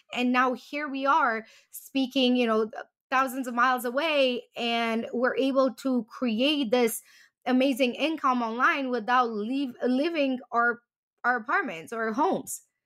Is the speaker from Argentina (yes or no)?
no; Romania; when I grew up in Romania. Like when I grew up, we were already amazing, right? Because we did have a place to live and we did have electricity. We did have hot water, even though it was coming once a week.